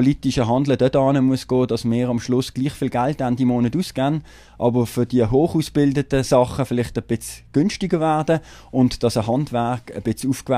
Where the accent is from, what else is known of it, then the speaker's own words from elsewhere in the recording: Pfäffikon, Switzerland; Ich bin selber in Pfäffigen aufgewachsen.